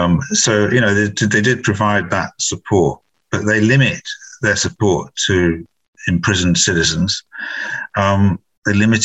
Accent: United Kingdom; You know, our governments, mine being British and my wife being the American government, provided a good nanny and messenger service.

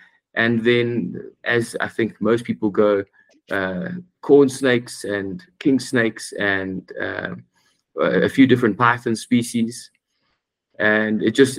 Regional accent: Durban, KwaZulu-Natal, South Africa; And I'm originally from Durban, South Africa.

